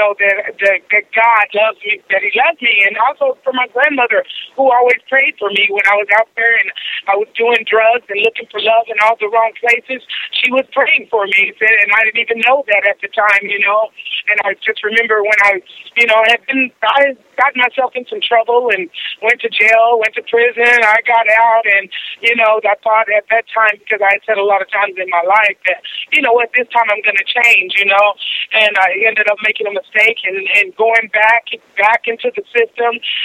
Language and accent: English; Hobbs, New Mexico, United States; now in Dallas, United States; Man, let me tell you, I'm from Hobbs, New Mexico. I've been here in Dallas like over 25 years.